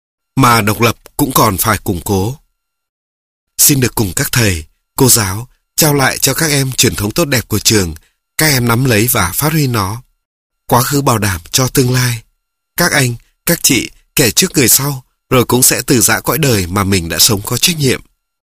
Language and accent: Vietnamese; Hà Tĩnh, Vietnam; also born or lived in Huế; Quê gốc của tôi là Hà Tĩnh, còn quê thứ hai của tôi là Huế, có trường quốc học này.